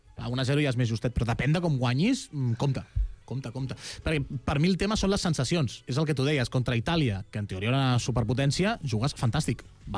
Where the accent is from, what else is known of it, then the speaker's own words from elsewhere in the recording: L'Hospitalet de Llobregat, Catalonia, Spain; No, soc de l'Hospitalet.